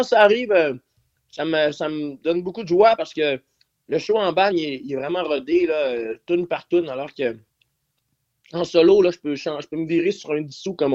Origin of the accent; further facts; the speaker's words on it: Longueuil, Quebec, Canada; Ouais, mais moi, je viens de Longueuil.